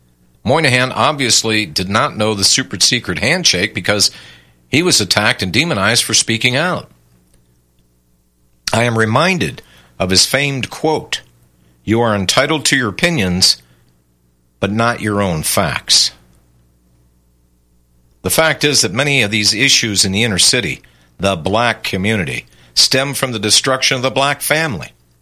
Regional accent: Atlanta, Georgia, United States; I was raised in Atlanta's historic Old Fourth Ward, which produced Dr. Martin Luther King Jr.

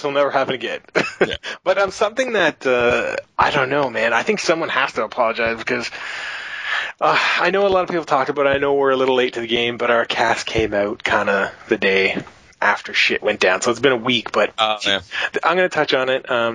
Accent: Canada; I'm a Canadian

